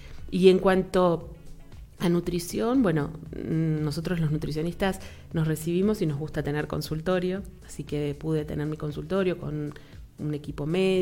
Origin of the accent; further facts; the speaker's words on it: Río Gallegos, Santa Cruz, Argentina; moved away as an adult; also born or lived in Trelew; yo soy nacida en la Patagonia de Argentina, ¿sí? Nací en Trelew, me crié en Río Gallegos, que es una ciudad muy al sur, ¿sí? Casi cayéndonos del mapa de Argentina